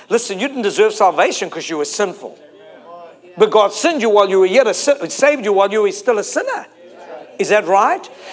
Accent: South Africa; I'm from South Africa.

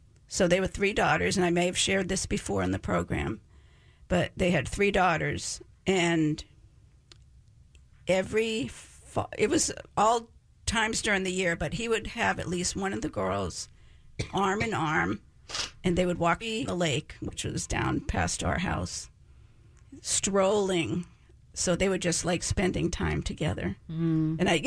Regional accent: New England, United States; so whenever it's fall, I grew up in New England, so all the leaves are turning and all these gorgeous colors and everything.

